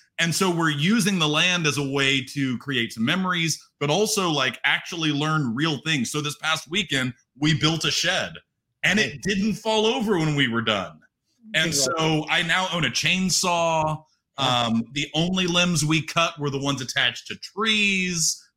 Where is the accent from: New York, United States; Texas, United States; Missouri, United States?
Texas, United States; Fort Worth; I was born at a young age. And I grew up in the Fort Worth, Dallas Metroplex, youngest of three.